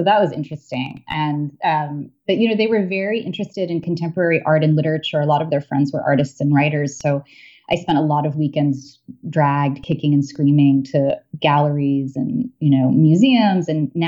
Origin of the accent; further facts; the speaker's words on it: New York, United States; I grew up on the Upper East Side, so uh-huh. not too far from Central Park